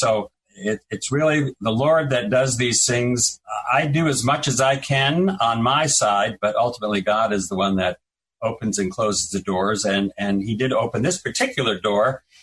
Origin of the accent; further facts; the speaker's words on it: New England, United States; because we're both from New England. This is where we were born. We grew up here. We're part of the New England culture.